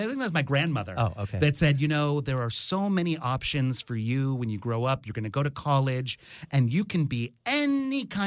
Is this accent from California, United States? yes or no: yes; Calabasas, California, United States; And, you know, I grew up in Calabasas, so...